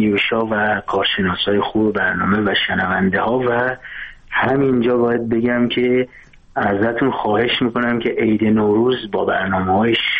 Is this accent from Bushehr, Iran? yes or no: no; Quchan, Razavi Khorasan, Iran; first language tr; Persian is a second language; توی جامعه‌ای زندگی کردم که مال شهرستان قوچان و اونجا کرد و ترک با هم زندگی می‌کردیم، ولی متاسفانه هیچ وقت به این زبان مادری ما اهمیتی داده نمی‌شد.